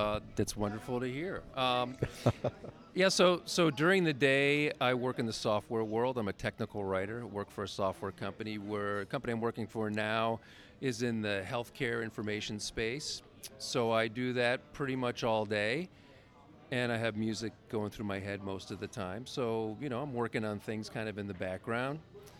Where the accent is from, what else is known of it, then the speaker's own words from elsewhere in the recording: East Coast, United States; So I grew up on the East Coast and started playing clarinet when I was 9, and then took up the saxophone when I was 11.